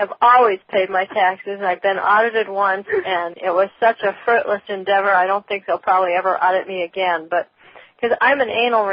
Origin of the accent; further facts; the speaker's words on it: Oregon, United States; you spent a little time in Oregon, which is my home state.